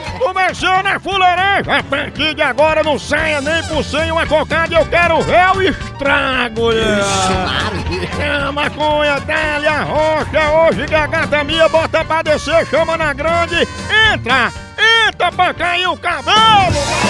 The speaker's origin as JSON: {"language": "Portuguese", "town": "Cachoeira do Sapo", "region": "Rio Grande do Norte", "country": "Brazil", "tie": "born or raised there", "said": "Aí, é pra minha terra, Cachoeira do Sapo."}